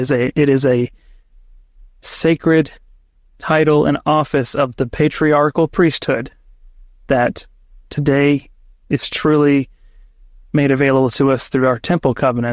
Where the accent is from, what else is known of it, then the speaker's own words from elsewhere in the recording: Texas, United States; We're Texan. What can we do?